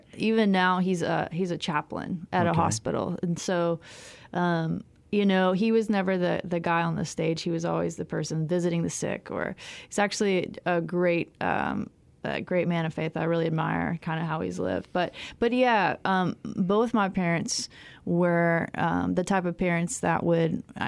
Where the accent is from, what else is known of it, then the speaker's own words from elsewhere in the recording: Boston, Massachusetts, United States; born there; also born or lived in Memphis / Florence, Alabama / Abilene, Texas; I was born in Boston. I lived in Memphis. Lived in Florence, Alabama, Muscle Shoals, and then Abilene, Texas.